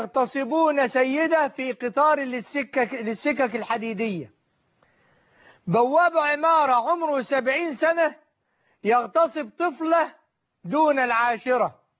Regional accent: Upper Egypt, Egypt; لو بنتي، أنا صعيدي

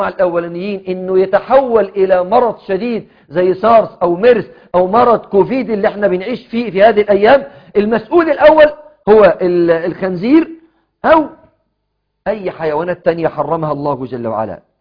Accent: Egypt; والحالة الحالات اللي ماتت عندنا في مصر سببها كده

